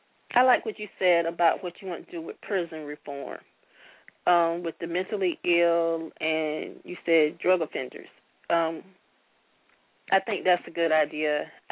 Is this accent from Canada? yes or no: no; Florida, United States; I'm from Florida, but my internet radio show is worldwide.